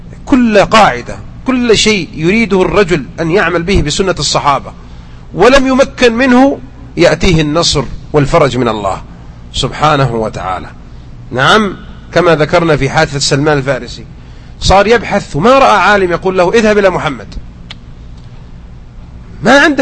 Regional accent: Mecca, Makkah Province, Saudi Arabia; أذكرها وأنا صغير في مكة كانوا ينثرون مثل هذا

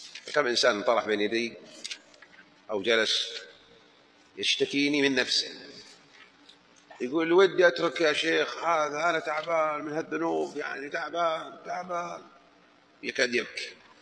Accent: Mecca, Makkah Province, Saudi Arabia; كلمة في حجاز عندنا في مكة

